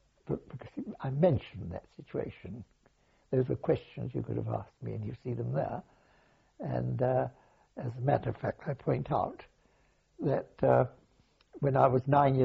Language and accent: English; Genoa, Liguria, Italy; also born or lived in Richmond; No, I was educated in Genoa in Italy.